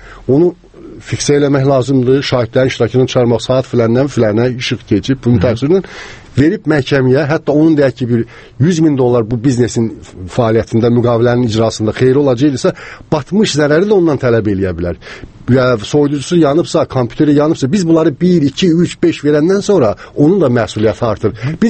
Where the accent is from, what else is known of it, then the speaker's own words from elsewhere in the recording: Karabakh, Azerbaijan; mən özüm də Qarabağlıyam, yəni qohumlarım da bir səsi qaçqındır.